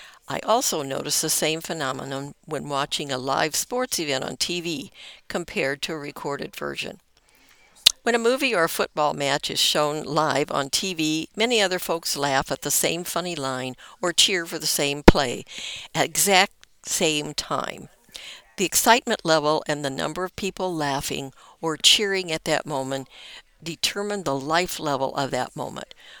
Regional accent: Decatur, United States; Going to the movies was a big part of my life growing up in Decatur

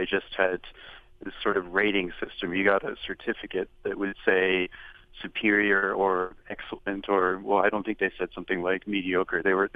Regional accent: Durham, North Carolina, United States; That's right. I grew up in Durham.

